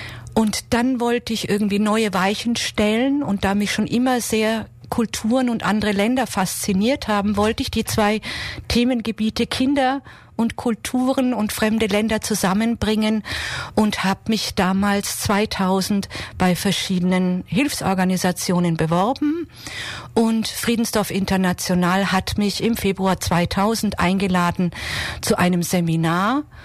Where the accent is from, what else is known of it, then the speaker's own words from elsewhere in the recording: Munich, Bavaria, Germany; Ich komme aus München heute.